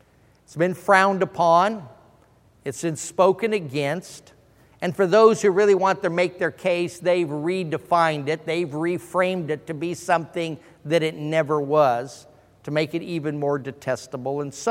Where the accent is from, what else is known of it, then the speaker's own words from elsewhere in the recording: Denver, Colorado, United States; now in Oklahoma City, United States; I'm from Denver, Colorado, the home of the Denver Broncos, and orange is a big part of their color scheme, so I liked it. When I moved to Oklahoma City